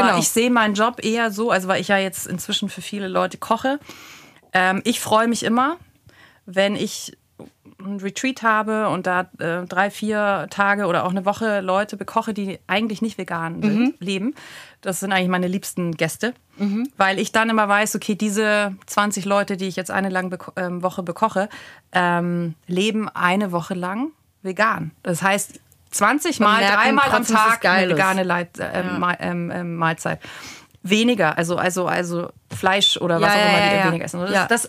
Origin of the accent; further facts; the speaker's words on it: Bavaria, Germany; ich komme ja aus Bayern.